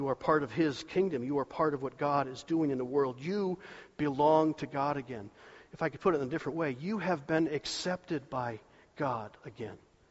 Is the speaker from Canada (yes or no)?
no; United States; But it's still great to be an American. So I'm an American.